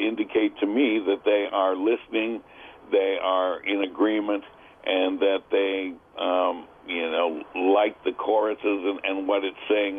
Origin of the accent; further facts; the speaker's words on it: United States; I was very afraid that Americans were not going to, being an American, were not going to pay attention